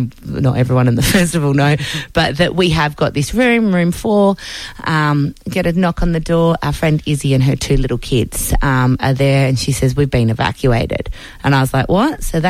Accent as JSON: {"language": "English", "town": "Perth", "region": "Western Australia", "country": "Australia", "said": "I'm not a 100% city slicker. I'm from Perth, West Australia. We've got bushfire all the time. I've also got a property in Warburton"}